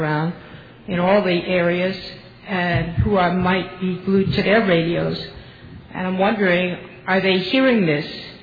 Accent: New York, United States; I'm here from New York. If I were home, I'd be glued to the radio

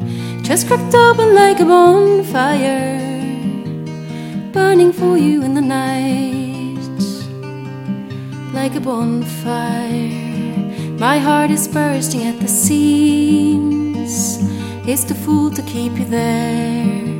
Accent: Västra Götaland, Sweden; Well, I'm from an island outside Gothenburg. Gothenburg is the second largest city in Sweden, and I grew up on an island just north of Gothenburg.

